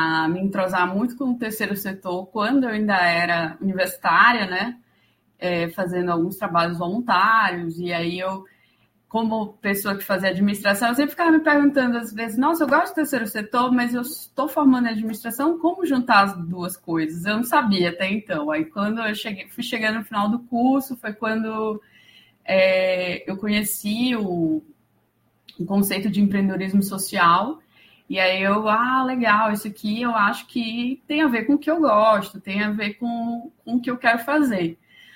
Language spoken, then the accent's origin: Portuguese; São Luís, Maranhão, Brazil; Eu falo diretamente de São Luís do Maranhão, mais conhecida como Ilha do Amor ou Ilha Magnética, são os apelidos da cidade. Bom, eu sou uma maranhense realmente da gema, assim.